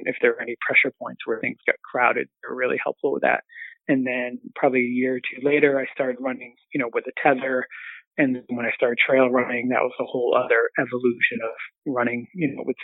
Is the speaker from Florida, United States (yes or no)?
no; Boston, Massachusetts, United States; my guides from the Boston area. So that's, for the most part, the only race I've traveled to with my hometown guides.